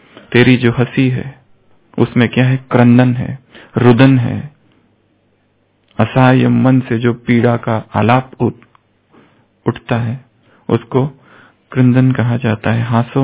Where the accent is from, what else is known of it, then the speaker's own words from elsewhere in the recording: Maharashtra, India; moved away as an adult; अच्छा, महाराष्ट्र। हम भी वहीं से हैं, अभी 20 साल यहाँ हो गए, परंतु वो स्थान भूला नहीं है।